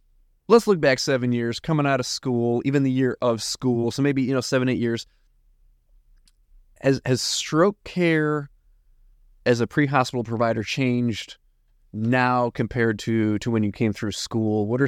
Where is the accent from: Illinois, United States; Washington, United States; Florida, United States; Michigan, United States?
Illinois, United States; now in Texas, United States; me growing up in Chicagoland, newer to Texas, so it's not even just a regional thing.